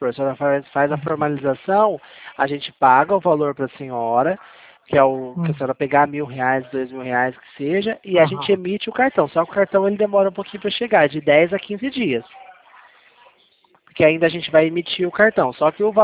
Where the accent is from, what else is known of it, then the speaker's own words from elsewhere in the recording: São Paulo, Brazil; eu sou de São Paulo.